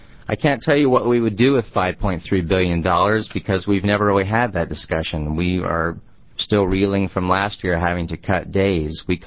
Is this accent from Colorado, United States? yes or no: no; Seattle, Washington, United States; I'm originally from Seattle, so I'm originally a Washingtonian.